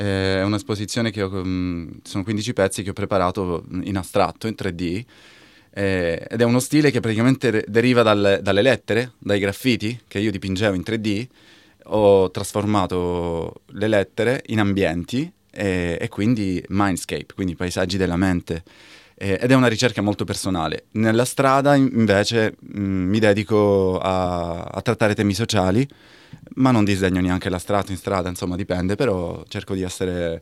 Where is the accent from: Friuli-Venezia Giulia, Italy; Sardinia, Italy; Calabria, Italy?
Calabria, Italy; also born or lived in Milan; now in Melbourne, Australia; vengo da Milano, che è una città, io sono calabrese ma vivevo a Milano e lavoravo lì